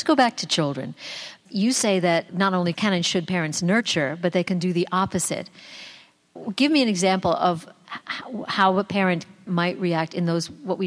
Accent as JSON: {"language": "English", "town": "Long Island", "region": "New York", "country": "United States", "said": "I'm from Long Island, but I was walking through this cornfield"}